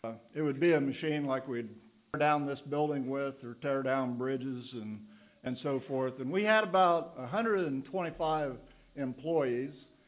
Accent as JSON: {"language": "English", "region": "Ohio", "country": "United States", "said": "I'm from the Buckeye State"}